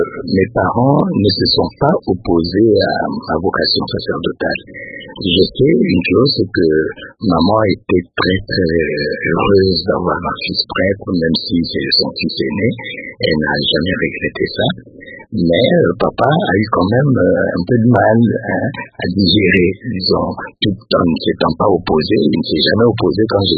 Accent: Kinshasa, DR Congo; Non, j'ai passé mon enfance à Kinshasa.

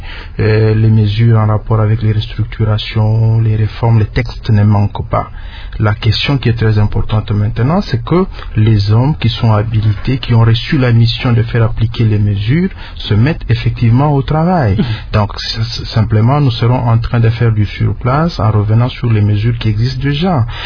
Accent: DR Congo; en tant que Congolais, j'ai un sentiment partagé.

